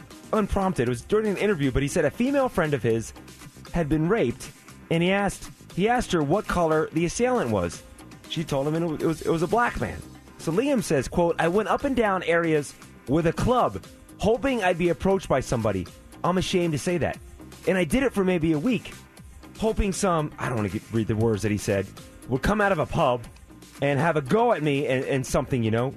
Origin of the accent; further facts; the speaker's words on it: Las Vegas, Nevada, United States; I'm only here because it's Las Vegas, my hometown.